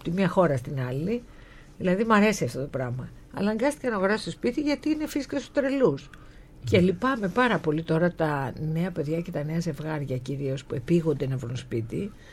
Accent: Volos, Thessaly, Greece; now in Athens, Greece; Όχι, μεγάλωσες στο Βόλο.

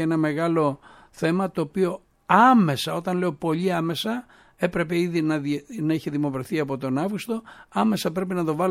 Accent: Western Greece, Greece; now in Kallithea, Greece; Λοιπόν, και εσείς και εγώ ήρθαμε από την Αχαγιά, έτσι να το πω, από τα διπλανά χωριά και εσύ και εγώ.

